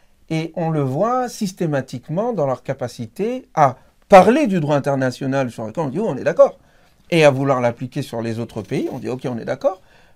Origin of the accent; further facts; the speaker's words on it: Senegal; Moi, je viens par exemple du Sénégal.